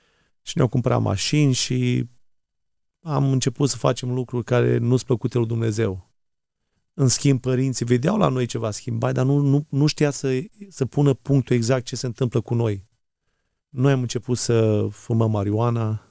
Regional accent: Anina, Caraș-Severin, Romania; also born or lived in Moara; now in United States; născut într-o familie de oameni credincioși, penticostali, tata proroc, mama proroc, m-am născut la Moara, în județul Suceava, părinții se trag din Botoșani, la vârsta de 4 ani am plecat la Anina, Banat, de acolo în 89 am trecut granița

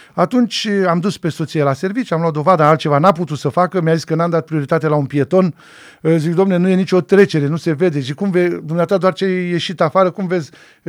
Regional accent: Drobeta-Turnu Severin, Mehedinți County, Romania; moved away as an adult; eu eram pregătit să trec Dunărea Not, pe la Turnul Severin, de unde sunt eu.

